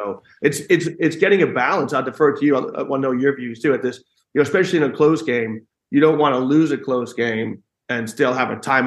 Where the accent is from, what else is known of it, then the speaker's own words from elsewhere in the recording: United States; as I grew up in the States, I'm American, but my family are Irish.